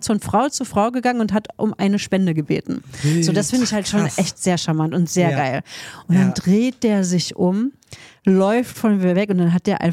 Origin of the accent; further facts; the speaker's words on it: East Germany, Germany; Also ich komme halt aus dem Osten. Ich bin halt in dem Alter, wo man irgendwie kein Englisch im Osten gelernt hat.